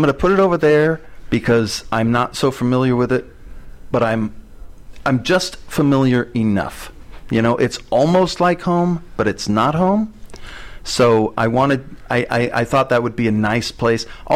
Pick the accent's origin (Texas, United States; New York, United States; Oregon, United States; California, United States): California, United States; Santa Ana; Actually, I grew up in Santa Ana, and I went to Santa Ana Valley High School, Falcons, hello